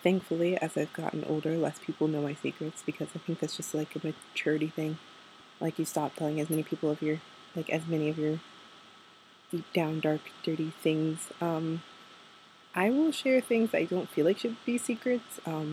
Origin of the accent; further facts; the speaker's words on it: Germany; I'm American, but I grew up in Germany.